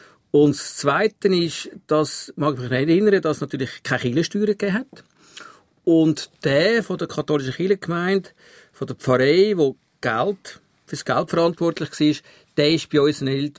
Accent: Schlieren, Zurich, Switzerland; Ich bin in Schlieren aufgewachsen, in einem Arbeiterdorf. Dort haben alle nicht viel zu beissen gehabt. Dort ist allen nicht so gut gegangen, den Arbeitern, den zugewanderten Katholiken.

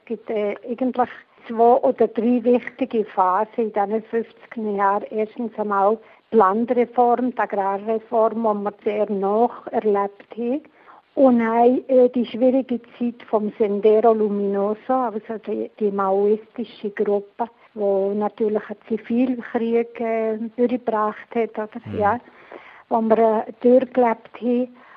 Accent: Switzerland; now in Peru; ich bin noch Schweizerin, aber ich bin auch Peruanerin. Nicht nur, weil ich die Nationalität habe, sondern ich fühle mich hier daheim.

